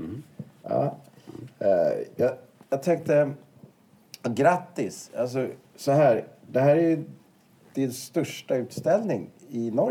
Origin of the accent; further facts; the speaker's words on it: Sweden; eftersom du är norsk och jag är svensk